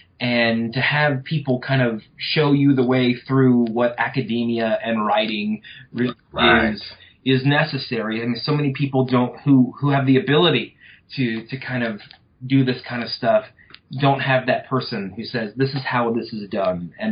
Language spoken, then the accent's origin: English; Louisiana, United States; Well, I come from North Louisiana.